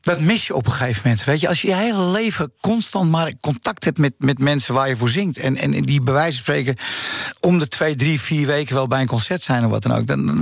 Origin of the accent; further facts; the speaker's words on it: Amsterdam, North Holland, Netherlands; Nou, ik was een jaar of 4 en ik kom uit Jordaan.